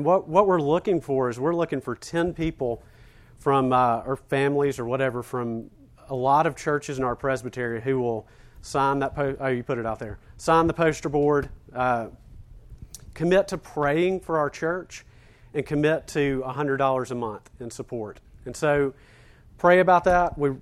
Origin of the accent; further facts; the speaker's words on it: Senatobia, Mississippi, United States; I grew up in Senatobia, Mississippi, a flaming racist.